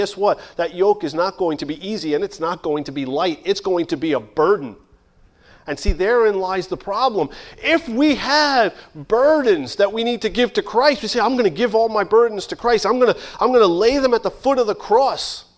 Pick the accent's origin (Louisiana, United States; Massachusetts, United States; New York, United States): New York, United States; New York City; I grew up in New York City.